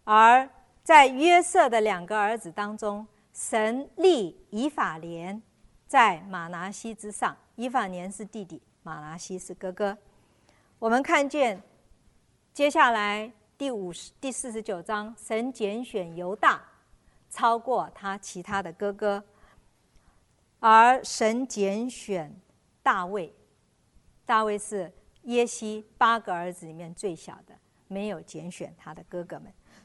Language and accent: Chinese; China; 在古代长子是就像我们中国人一样，长子长子是 有一个特权。